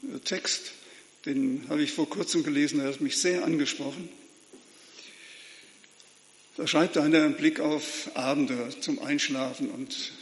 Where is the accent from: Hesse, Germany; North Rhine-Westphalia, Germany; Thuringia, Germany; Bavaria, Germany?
Hesse, Germany; Frankfurt; Also ich bin allen hier als Frankfurter Städter total unterlegen.